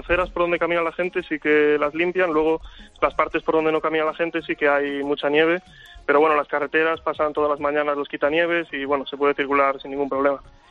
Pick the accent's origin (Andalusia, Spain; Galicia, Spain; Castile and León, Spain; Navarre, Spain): Galicia, Spain; Pontevedra; yo soy de Pontevedra, en Galicia, pero tengo familia en Madrid